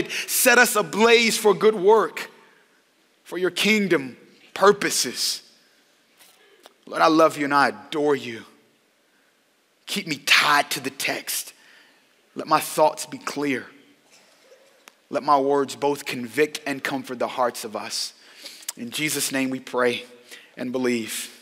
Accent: Louisville, Kentucky, United States; We're from Louisville. We grew up in the same area. And surprisingly enough, we grew up a couple of blocks from each other.

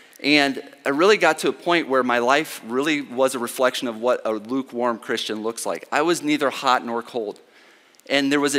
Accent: Ohio, United States; I was hoping that it would be really warm, and even though I'm from Ohio, it wasn't.

